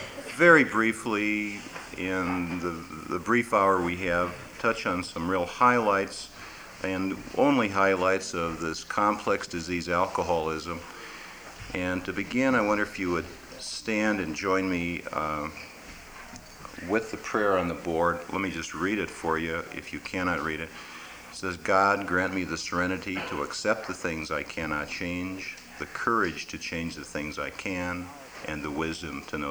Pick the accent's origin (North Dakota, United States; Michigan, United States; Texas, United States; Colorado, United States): North Dakota, United States; Mandan; I'm from Mandan, North Dakota. I work in Bismarck, North Dakota.